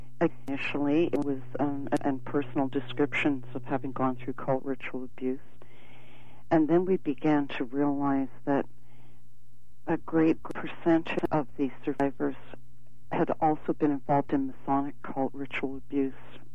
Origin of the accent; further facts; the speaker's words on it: Hamilton, Ontario, Canada; also born or lived in Toronto; and then spent the rest of my childhood and adolescence in Hamilton.